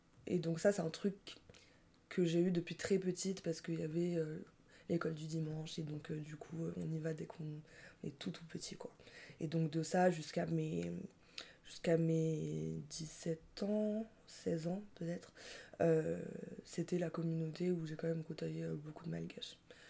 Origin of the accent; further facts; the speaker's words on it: Madagascar; on est malgache, mais c'est quoi notre histoire ?» On a tous des parents qui ont connu des parcours migratoires.